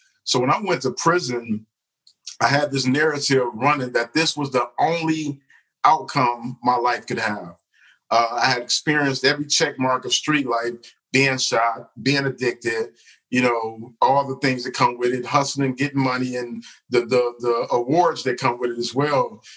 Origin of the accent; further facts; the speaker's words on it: Detroit, Michigan, United States; I grew up in Detroit, and I grew up in a household that on the outside looking in was like the model for middle class or working class Black America.